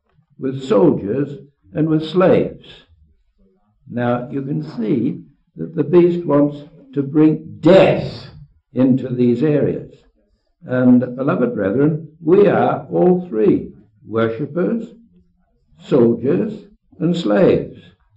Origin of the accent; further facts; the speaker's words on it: Scotland, United Kingdom; I was brought up in Scotland, and when I went to church in the catechism, I was taught that man's chief end is to glorify God and to enjoy him forever.